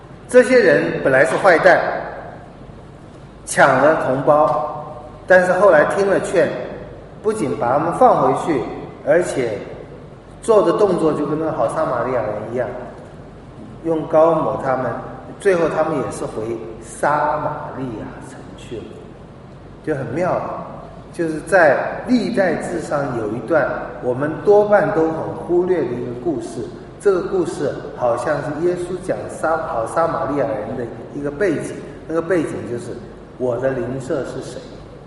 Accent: Taiwan; 但我们台湾人基本上没有安全感

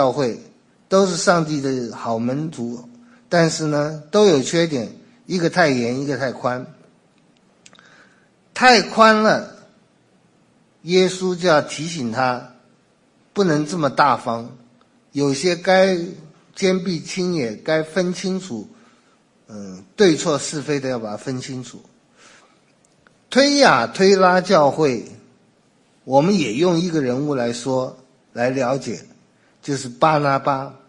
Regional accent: China; 我们中国人说世间呢千里马好像很少

